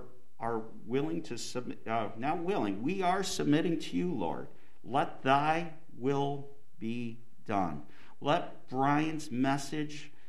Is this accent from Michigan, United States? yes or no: yes; Lansing, Michigan, United States; Brian and his sister, Anita, I grew up with in Lansing